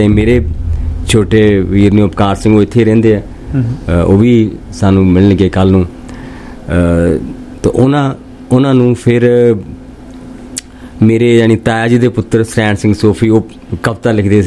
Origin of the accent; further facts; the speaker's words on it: Patar Kalan, Punjab, India; born there; ਸੋ ਮੇਰਾ ਜਨਮ ਪਿੰਡ ਮੈਦਾਨਾ ਪੱਤੜ ਕਲਾਂ